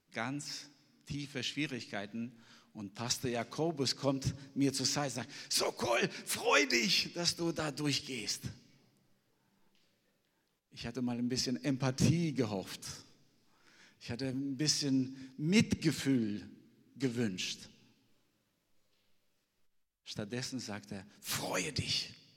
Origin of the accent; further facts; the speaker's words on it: Albania; German is a second language; now in Germany; Ich komme ursprünglich aus Albanien, bin aber 30 Jahre jetzt in Deutschland.